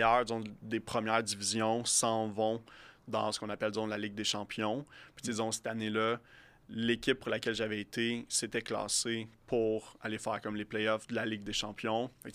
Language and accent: French; Sorel, Quebec, Canada; Ben, c'est ça. Je viens de Sorel.